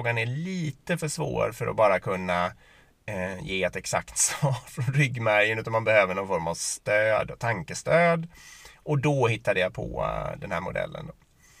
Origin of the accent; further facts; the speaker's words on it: Gothenburg, Västra Götaland County, Sweden; Jag är hela från Göteborg så jag borde ju kunna.